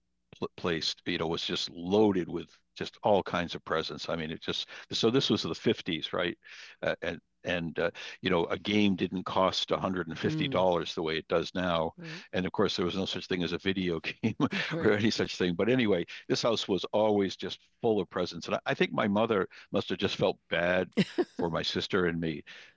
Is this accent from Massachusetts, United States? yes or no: yes; New Bedford, Massachusetts, United States; So I grew up in New Bedford, and two doors away were my best friend and my sister's best friend